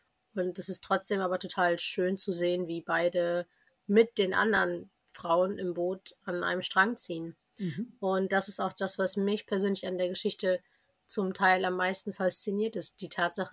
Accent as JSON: {"language": "German", "town": "Oldenburg", "region": "Lower Saxony", "country": "Germany", "tie": "born or raised there", "said": "ich komme aus Oldenburg, bin dort geboren und aufgewachsen"}